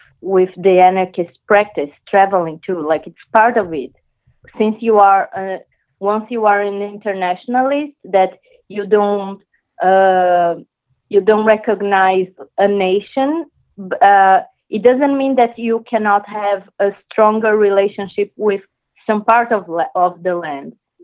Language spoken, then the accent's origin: English; Brazil; English is a second language; as an example, I'm from Brazil.